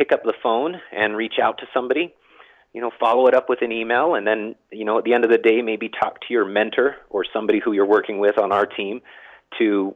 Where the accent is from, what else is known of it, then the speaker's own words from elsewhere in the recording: Ogden, Utah, United States; now in Massachusetts, United States; Ogden, Utah, which is, you know, my hometown, or close by in Concord, Massachusetts, which is closer to where I live now.